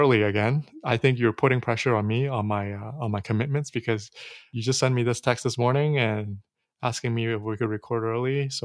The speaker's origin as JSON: {"language": "English", "country": "Hong Kong", "said": "so I was originally from Hong Kong"}